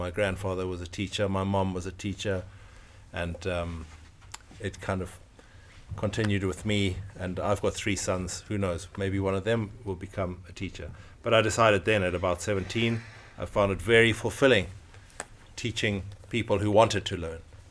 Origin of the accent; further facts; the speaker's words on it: Zimbabwe; So I was born and brought up in Zimbabwe. Not many people know much about Zimbabwe. It's a small country just north of South Africa. It's landlocked.